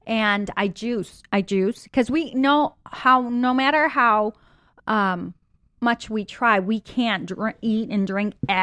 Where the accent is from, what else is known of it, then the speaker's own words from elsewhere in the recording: United States; And I grew up here in America, and I was trying to live the Western style